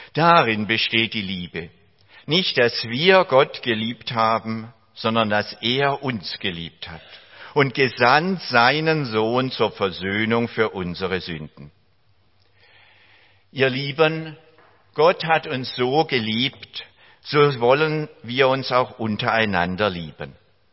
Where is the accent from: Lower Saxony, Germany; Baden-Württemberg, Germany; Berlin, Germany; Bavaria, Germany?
Baden-Württemberg, Germany; Niefern; also born or lived in Eisingen; Wie Sie aus meinem Namen schon erraten können, komme ich aus Niefern, bin in Niefern in die Grundschule gegangen, aber dann später hat uns Gott nach Eisingen geführt, damit ich dort im Konfirmandenunterricht zum lebendigen Glauben an Jesus Christus finden konnte.